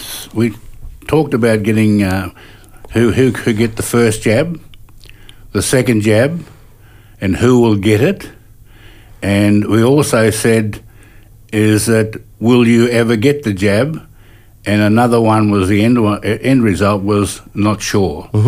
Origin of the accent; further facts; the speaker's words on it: Hervey Bay, Queensland, Australia; also born or lived in Wondai / Cherbourg; now in Rockhampton, Australia; I'm from Rockhampton at the moment, originally from Hervey Bay, born in Wandai, went into Cherbourg Mission when I was a little fella, and was pulled out of there, and my tribe's a Waka Waka people. And so I'm sitting in Rockhampton at the moment